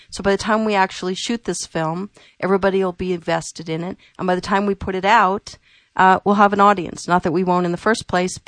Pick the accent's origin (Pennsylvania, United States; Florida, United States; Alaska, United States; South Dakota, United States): South Dakota, United States; born there; because I was born in South Dakota, and I'm related to, I think, everybody in South Dakota.